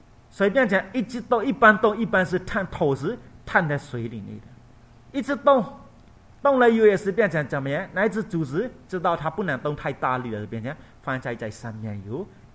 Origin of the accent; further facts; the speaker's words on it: Myanmar; 一自然的我们缅甸那边你们会看到没有打浆的